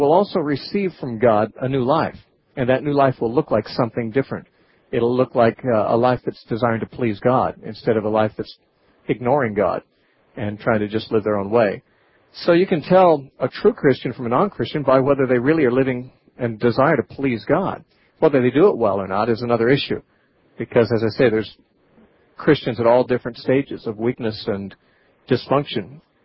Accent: Santa Cruz, California, United States; First caller today is Nikos from Santa Cruz in my hometown.

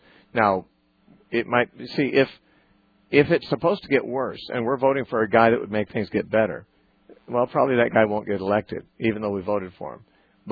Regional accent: United States; You know, I'm an American

